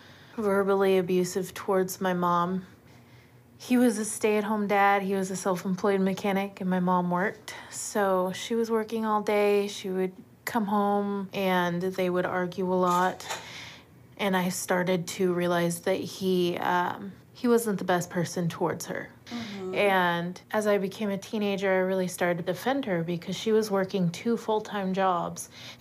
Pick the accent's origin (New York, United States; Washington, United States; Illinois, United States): Washington, United States; I'm from Washington State. As a kid, we were very poor.